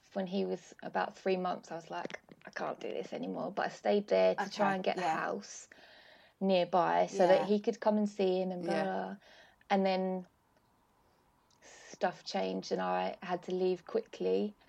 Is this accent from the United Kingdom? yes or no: yes; England, United Kingdom; I'm pure English, but I learned French and did my degree in French. I lived in France for a year